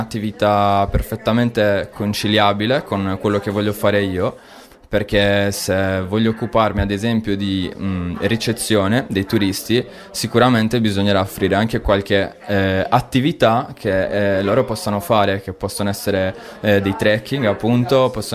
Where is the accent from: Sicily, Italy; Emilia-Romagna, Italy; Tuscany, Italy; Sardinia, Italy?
Sardinia, Italy; Olbia; Sono tornato qua ad Olbia perché il richiamo da parte della mia terra era troppo forte